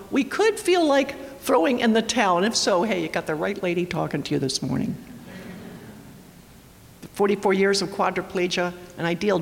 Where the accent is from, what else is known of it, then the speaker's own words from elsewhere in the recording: Baltimore, Maryland, United States; I grew up in Baltimore, Maryland, just a stone's throw from Washington, D.C.